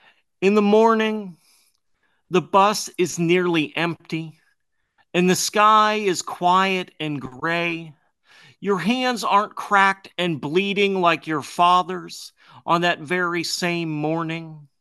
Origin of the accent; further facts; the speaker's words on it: Greensburg, Pennsylvania, United States; I wrote this poem about growing up in Greensburg, which is where I'm from.